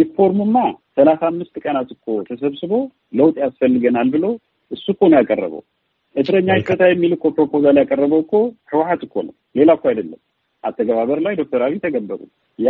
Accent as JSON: {"language": "Amharic", "region": "Tigray", "country": "Ethiopia", "tie": "born there", "said": "እኔ እያወራሁ ያለሁት አሁን ትግራይ ውስጥ ከደፈሯት በኋላ ባዕድ ቁሳቁስ አካሏ ውስጥ ያስገቡባት ሴት እኔ የተወለድኩበት አካባቢ ነው ያለች"}